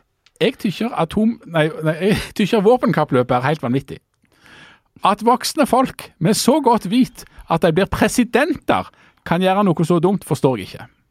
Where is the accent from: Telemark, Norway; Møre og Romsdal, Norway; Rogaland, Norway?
Rogaland, Norway; Bryne; at jeg har vært hjemme på Bryne og måtte liksom hente ut noen av tingene mine ifra det som lå der lenge.